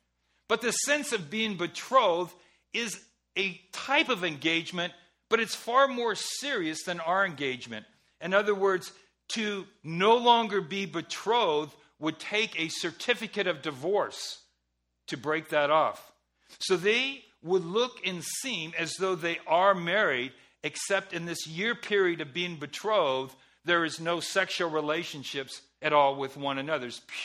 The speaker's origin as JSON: {"language": "English", "town": "Los Angeles", "region": "California", "country": "United States", "tie": "born there", "said": "So for example, I was born in Los Angeles at the Queen of Angels Hospital."}